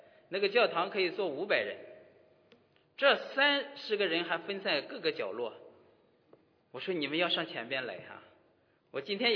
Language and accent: Chinese; China; 其实我们中国人很迷信的，我们很迷信。